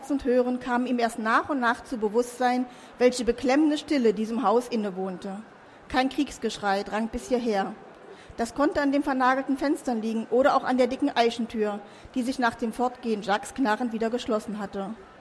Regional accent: Halberstadt, Saxony-Anhalt, Germany; weil in Halberstadt, wo ich herkomme, war ein Bischof

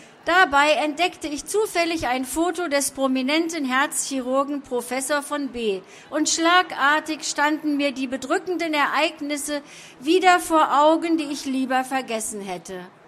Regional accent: Harz, Germany; Der Harz ist meine Heimat.

